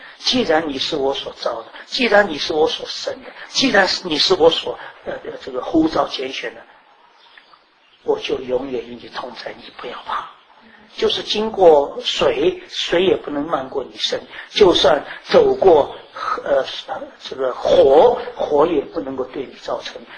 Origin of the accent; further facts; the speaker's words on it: China; 我们中国人讲说眉毛都烧着了，是不是？